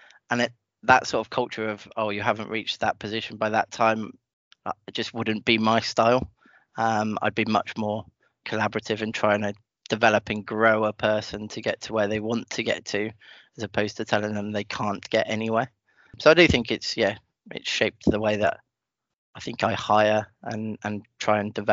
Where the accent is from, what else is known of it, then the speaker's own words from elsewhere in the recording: Bristol, South West England, United Kingdom; also born or lived in Guildford, United Kingdom; but my hometown is Bristol.